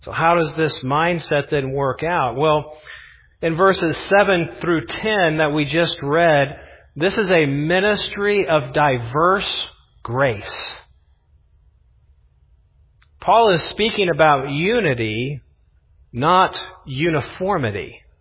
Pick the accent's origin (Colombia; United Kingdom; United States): United States; Indianapolis, Indiana; I grew up in Indianapolis and watching the Pacers